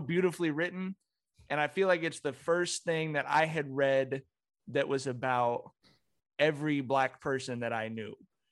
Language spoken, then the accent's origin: English; West Coast, United States; And I grew up on the West Coast in a city with Black people.